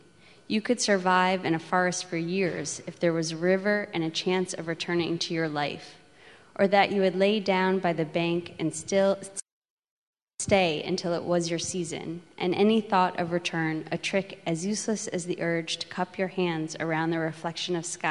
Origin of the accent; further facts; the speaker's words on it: Manhattan, New York, United States; I grew up in Manhattan, and something that's so wonderful about the New York Public Library